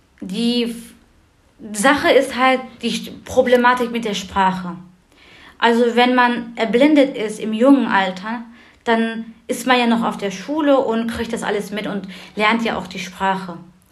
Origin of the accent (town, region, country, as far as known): Germany; first language Turkish; German is a second language